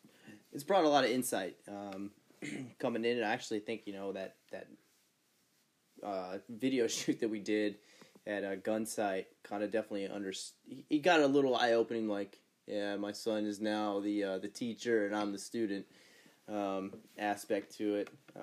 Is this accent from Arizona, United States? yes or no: yes; Arizona, United States; I would never have done that ever growing up in Arizona.